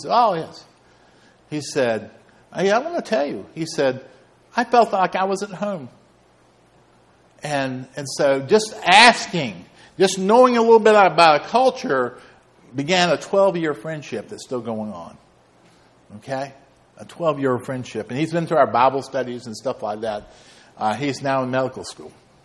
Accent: the South, United States; When I was growing up in the South, everybody went to church, or everybody was connected with church.

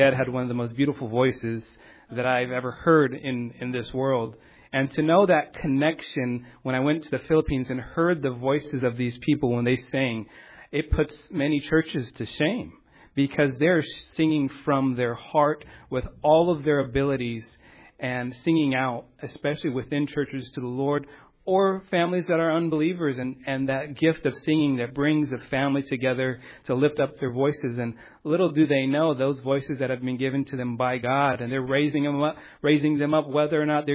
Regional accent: United States; we're missionaries from America

